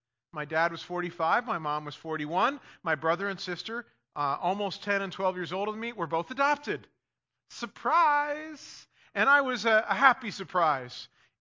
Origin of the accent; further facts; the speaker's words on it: Armonk, New York, United States; I went to my the church's 25th anniversary where I grew up in Armonk, New York, right near White Plains